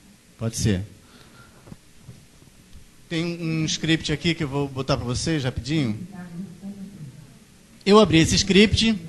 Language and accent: Portuguese; Florianópolis, Santa Catarina, Brazil; moved away; Ó, eu não sou carioca, eu sou de Florianópolis, lá fala-se muito rápido, embora eu esteja aqui há 15 anos